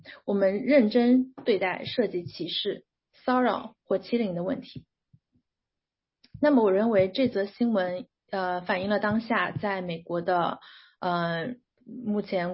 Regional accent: China; now in United States; 其实作为中国人的话， 尤其是一名在美国留学生

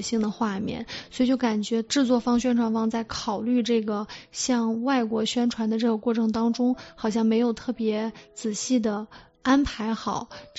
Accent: China; 那我们中国人了解传统的这个神话故事

